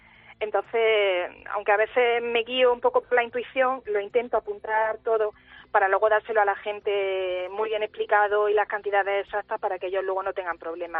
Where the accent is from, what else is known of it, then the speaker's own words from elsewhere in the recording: Jaén, Andalusia, Spain; yo además, como buena jiennense y jainera, lo defiendo